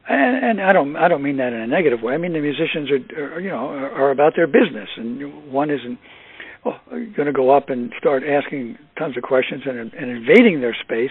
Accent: East Coast, United States; I grew up on the East Coast, and I've been to many concerts, many jazz clubs in New York.

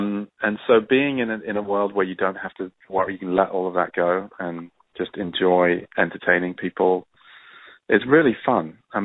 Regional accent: England, United Kingdom; my background is I'm from England, I'm from the north. And so, you know, I'm used to the restrained vibe.

